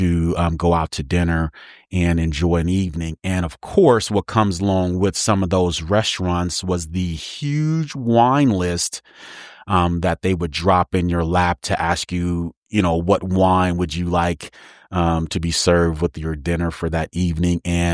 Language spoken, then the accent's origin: English; Denver, Colorado, United States; now in San Antonio, United States; But I grew up in Denver, Colorado, the mile high city for the better part of my life. But I've lived in San Antonio, Texas for the last 31 years or so.